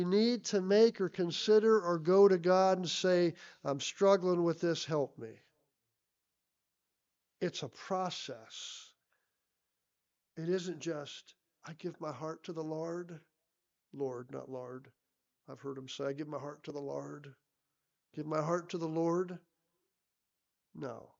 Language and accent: English; California, United States; Though I am a Californian, I make frequent trips to New York.